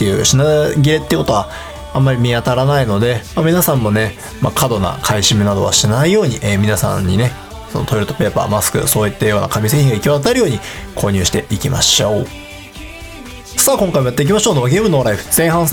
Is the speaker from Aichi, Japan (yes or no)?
yes; Gamagori, Aichi, Japan; 僕の地元愛知県の蒲郡市では